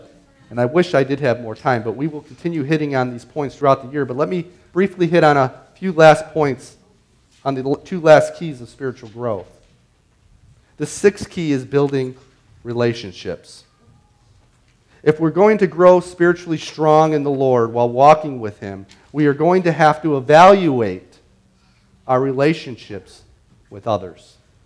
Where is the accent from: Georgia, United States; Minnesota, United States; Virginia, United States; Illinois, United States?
Illinois, United States; Chicago; Now, for instance, in my hometown of Chicago, all my family is from Chicago.